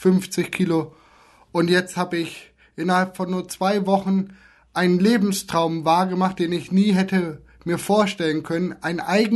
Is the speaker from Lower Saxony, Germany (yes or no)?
yes; Wilhelmshaven, Lower Saxony, Germany; Ich setze mich zum einen auch sehr stark für eine saubere Umwelt in meiner Heimat Wilhelmshaven